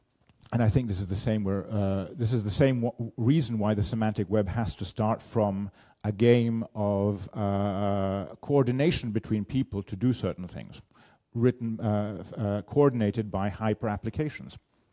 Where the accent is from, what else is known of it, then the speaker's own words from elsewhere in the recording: England, United Kingdom; I'm English. I'm English, but my mother's Austrian, lived in France.